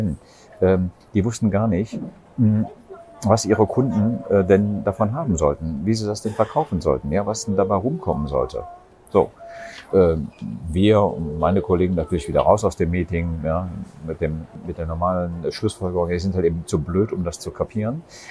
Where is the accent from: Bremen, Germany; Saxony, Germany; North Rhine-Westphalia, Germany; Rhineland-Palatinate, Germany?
Rhineland-Palatinate, Germany; Trier; um 11.39 Uhr geht mein Zug weiter nach Trier, in meine Heimatstadt.